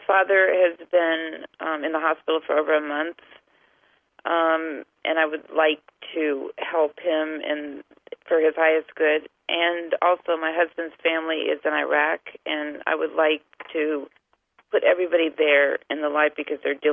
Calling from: Snellville, Georgia, United States; I'm from Snellville, Georgia.

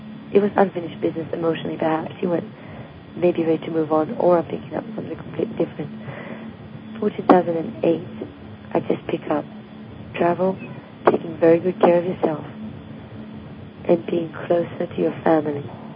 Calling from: Massachusetts, United States; I'm calling from Massachusetts.

